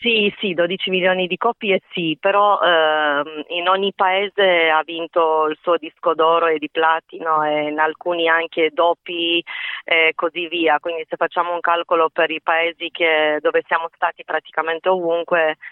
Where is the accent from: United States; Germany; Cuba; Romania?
Romania; Bucharest; Anche se io sono nata a Bucarest, quindi sono una ragazza della capitale.